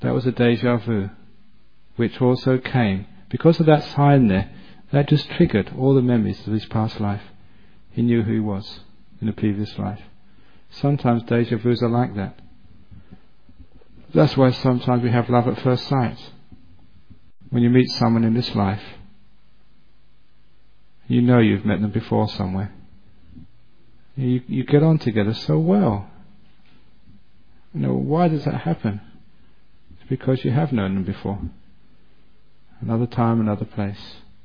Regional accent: England, United Kingdom; I was born and brought up in England

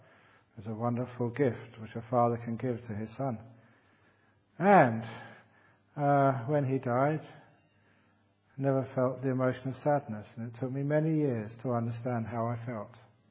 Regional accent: London, United Kingdom; Because growing up in London, amazing bands came there, and orchestras and other performers, and I could actually listen to it.

